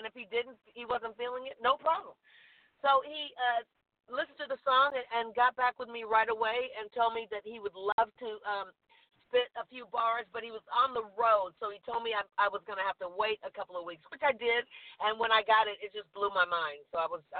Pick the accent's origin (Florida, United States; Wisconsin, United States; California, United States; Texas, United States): California, United States; Compton; I tell them that I'm from Compton. I'm from the hood, you know.